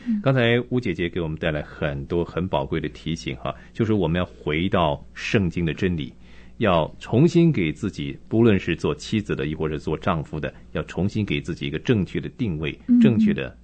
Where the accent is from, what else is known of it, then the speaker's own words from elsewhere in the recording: China; 我们中国人很多错误的传统观念呢